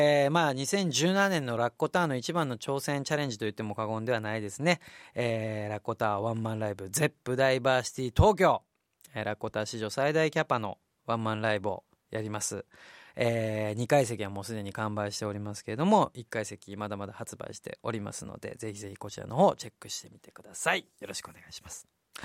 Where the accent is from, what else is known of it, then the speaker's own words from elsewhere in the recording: Kobe, Hyogo, Japan; 僕はもともと神戸出身なんで震災も僕は経験してますし